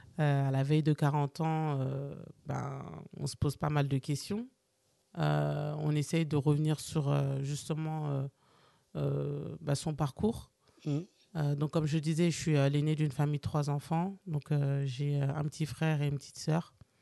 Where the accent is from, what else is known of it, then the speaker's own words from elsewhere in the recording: Villepinte, Île-de-France, France; je suis l'enfant aîné d'une famille de 3 enfants. Donc, je suis née et j'ai grandi à Villepinte.